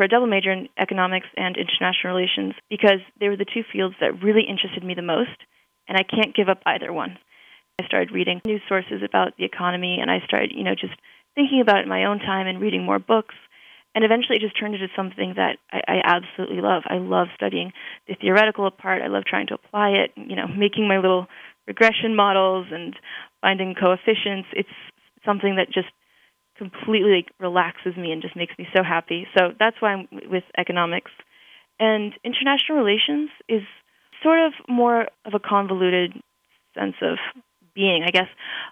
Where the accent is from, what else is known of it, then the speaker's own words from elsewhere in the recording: Paraguay; even though I do have American citizenship, I was raised in Paraguay. That is my home. That is my culture. And we are a developing country